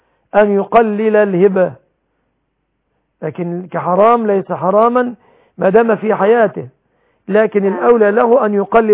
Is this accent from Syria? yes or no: no; Egypt; لعل الله أن يحفظ بلادنا مصر وبلاد المسلمين من كل مكروه وسوء.